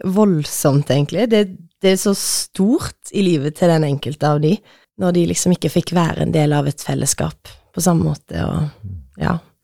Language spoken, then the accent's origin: Norwegian; Tysvær, Rogaland, Norway; also born or lived in Oslo; now in Stavanger, Norway; og jeg kommer fra Tysvær, som ganske nærme Stavanger egentlig, men rett over fjorden, ganske nærme Haugesund. Har jobbet i 1,5 år som prest, og trives veldig godt i Stavanger